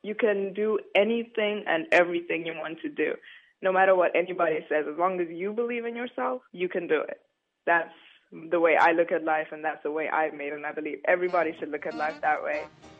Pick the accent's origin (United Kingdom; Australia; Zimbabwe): Zimbabwe; now in United States; I actually was born and raised in Zimbabwe. I moved to the U.S. in 2010, which was 4 years ago.